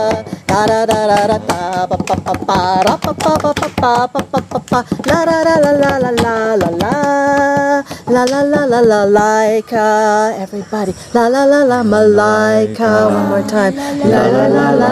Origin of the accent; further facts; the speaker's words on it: Tanzania; born there; I was born in Tanzania, in Africa